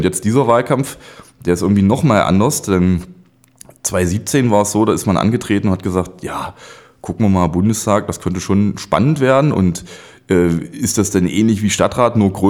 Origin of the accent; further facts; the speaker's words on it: Bernburg, Saxony-Anhalt, Germany; Ich bin ja in Bernburg aufgewachsen. Das ist dann später der Salzlandkreis geworden.